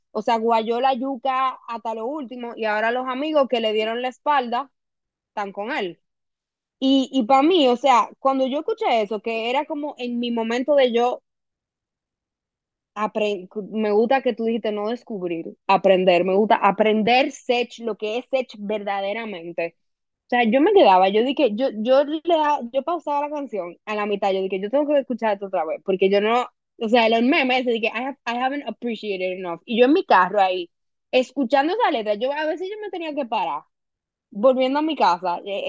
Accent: Dominican Republic; yo soy súper dominicana, o sea, yo soy probablemente la dominicana más orgullosa de ser dominicana que tú vas a conocer

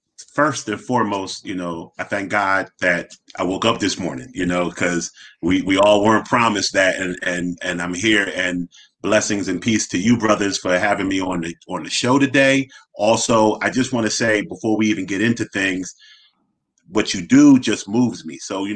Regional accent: Philadelphia, Pennsylvania, United States; So I'm born and raised in Philly. I'm not going to hit you with the … yes, in West Philadelphia, I was born and raised.

